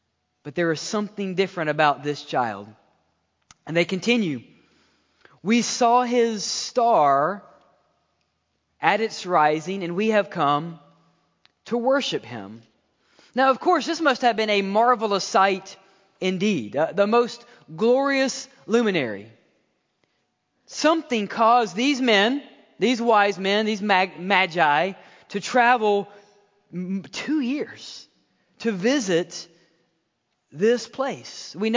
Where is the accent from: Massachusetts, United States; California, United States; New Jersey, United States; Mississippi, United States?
Mississippi, United States; born there; Now, I was born in Mississippi, right? I'm a simple person.